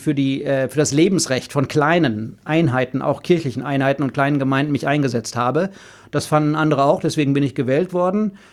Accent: Gütersloh, North Rhine-Westphalia, Germany; 55 Jahre bin ich also alt. Ja, ich bin in Gütersloh aufgewachsen, in Ostwestfalen, und bin dort auch schon ein sehr politischer Mensch gewesen. Zuerst vor allen Dingen ein evangelischer und christlicher Mensch

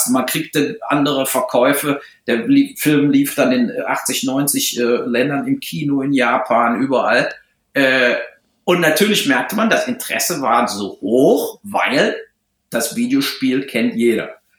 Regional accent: Germany; accent: German; Mittlerweile spreche ich ja, glaube ich, sehr, sehr gut Englisch, aber natürlich bleibt immer mein deutscher Akzent. Und es ist eben auch wirklich meine zweite Sprache. Also auch, obwohl ich jetzt schon so lange hier lebe

